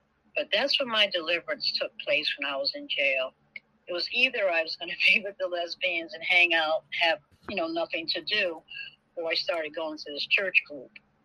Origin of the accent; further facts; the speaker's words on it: New Haven, Connecticut, United States; moved away; also born or lived in Atlanta; I'm from New Haven, and I left here and went to Atlanta in 1985 thinking I'd have a better life.